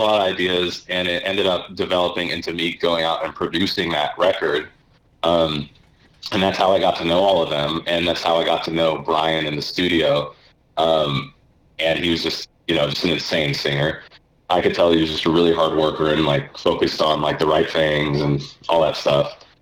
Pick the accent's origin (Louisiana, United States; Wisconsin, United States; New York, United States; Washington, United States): Washington, United States; Seattle; because they're Seattle, and I'm from Seattle originally.